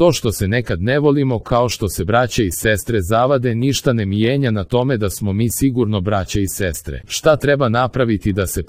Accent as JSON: {"language": "Croatian", "country": "Croatia", "said": "Sad bi trebalo da ja kao Hrvat najbolje svoje što imam, svoju kulturu, uložim u našu zajednicu"}